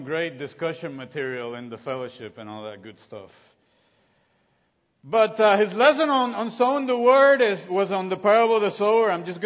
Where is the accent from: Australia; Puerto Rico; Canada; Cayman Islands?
Puerto Rico; I'm from Puerto Rico, and some of the best coffee grows there, which is good stuff.